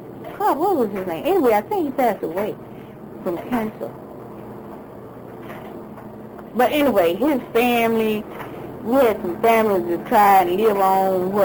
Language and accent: English; Little Rock, Arkansas, United States; I organized a group in my hometown back in Little Rock, and was a very strong group there.